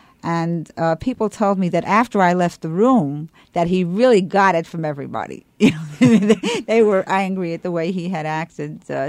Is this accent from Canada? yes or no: no; New York, United States; accent: New York accent; So he immediately started imitating my New York accent, right?